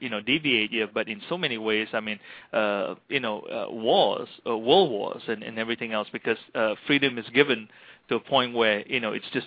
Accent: Malaysia; now in United States; I mean, because, and of course, I was growing up in Malaysia.

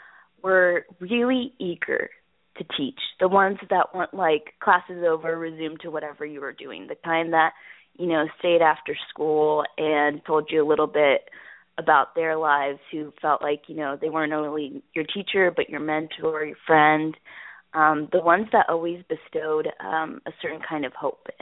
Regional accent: Dallas, Texas, United States; Growing up in Dallas, I attended all Catholic schools pretty much, except for, like, I switched off going to a public school in the midst of my high school years during my sophomore and junior year.

